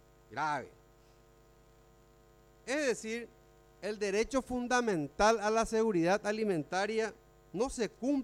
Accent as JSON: {"language": "Spanish", "country": "Paraguay", "said": "realmente como paraguayo me avergüenza esta situación."}